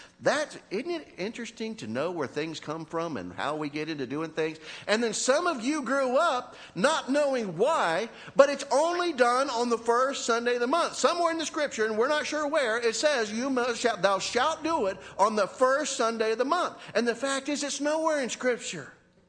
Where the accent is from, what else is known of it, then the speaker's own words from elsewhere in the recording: Florida, United States; I'm nobody special. I'm a pastor from Florida